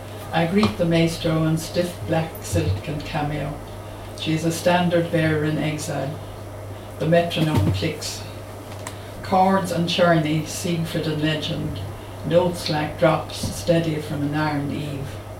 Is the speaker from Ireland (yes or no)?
yes; Cork, Munster, Ireland; I grew up in Cork City